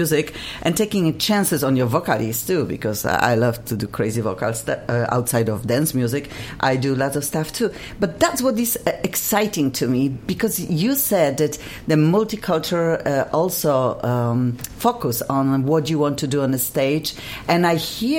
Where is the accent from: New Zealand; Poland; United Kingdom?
Poland; I'm from Poland, and I'm telling you, summer is short